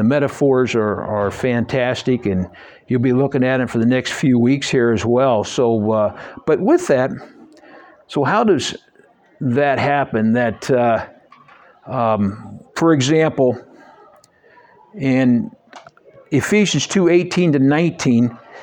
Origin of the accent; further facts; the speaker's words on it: Mackinac, Michigan, United States; I think maybe it's easier that Tyler is from Tremont. I'm from Mackinac.